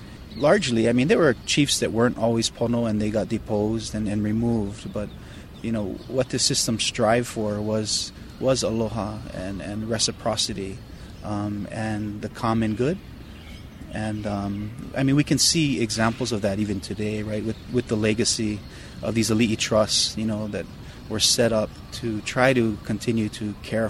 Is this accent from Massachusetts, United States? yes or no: no; Hawaii, United States; I mean, for me, as a Hawaiian, you know, living today in 2015, I appropriate structures and tools that I didn't invent all the time.